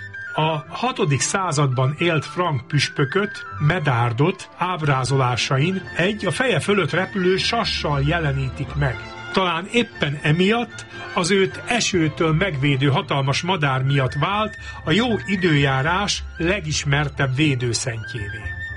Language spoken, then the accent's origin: Hungarian; Újkígyós, Békés, Hungary; A szülőfalumban, Újkígyóson